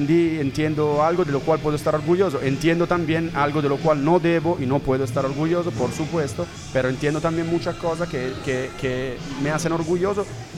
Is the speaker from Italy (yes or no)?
yes; Milan, Lombardy, Italy; Al contrario, yo le decía, chinguen a su madre los de otra ciudad, yo soy de Milán, y no solo de Milán